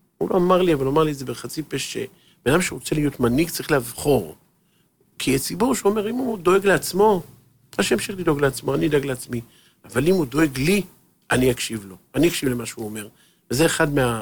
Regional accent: Haifa, Haifa District, Israel; אני הייתי איתך אז בחיפה, כי אני חיפאי

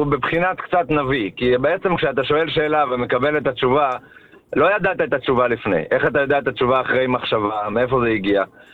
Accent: Tifrah, Southern District, Israel; אני גדלתי בתפרח, כן?

